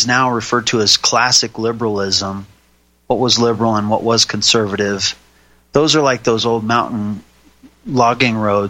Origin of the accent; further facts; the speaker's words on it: Montana, United States; born there; As I said, I was born in Montana, and I think of the idea of the mountain roads, the old logging roads.